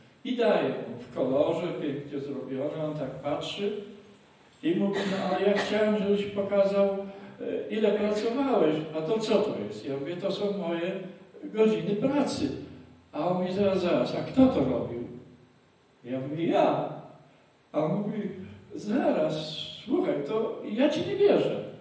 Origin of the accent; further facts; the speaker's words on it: Głuchołazy, Opole Voivodeship, Poland; ja urodziłem się i mieszkałem w Głuchołazach.